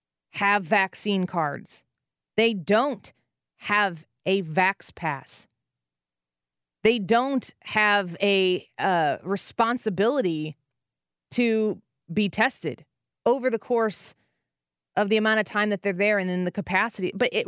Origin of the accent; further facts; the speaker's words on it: United States; To go there in America as an American.